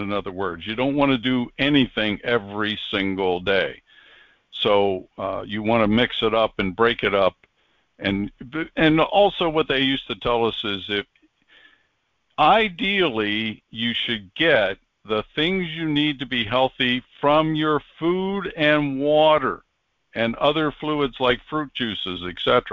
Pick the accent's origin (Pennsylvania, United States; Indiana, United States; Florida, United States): Pennsylvania, United States; where I grew up in Pennsylvania Dutch area